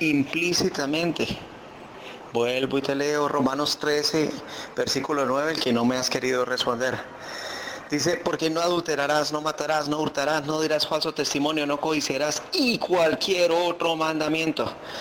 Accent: Colombia; Aquí en mi país había un narcotraficante

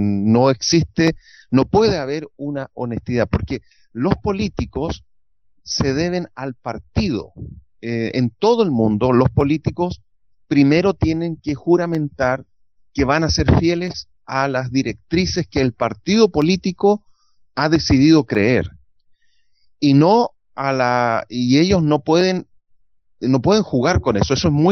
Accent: Chile; allá en mi país.

